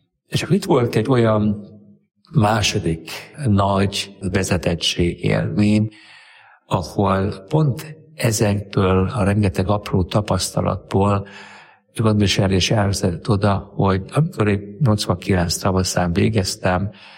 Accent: Budapest, Hungary; Budapesti vagyok, 64-ben születtem, így elkötelezett katolikus családban, 4 fiútestvér közül a legkisebbként.

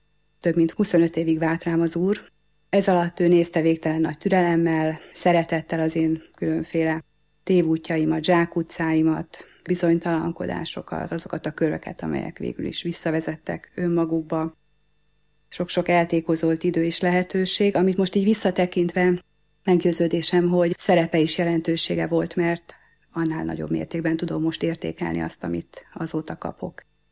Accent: Budapest, Hungary; born there; Budapesten születtem, nem különösebben hívő családban, testvérem nincsen

